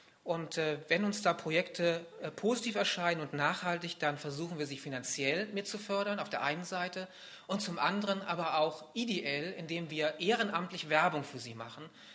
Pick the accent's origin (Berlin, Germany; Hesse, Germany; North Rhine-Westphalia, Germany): Hesse, Germany; Waldeck; moved away as an adult; Ich bin 43 Jahre alt, bin aufgewachsen in Walleck am Edersee im Nordhessischen. Eine wunderschöne Gegend übrigens.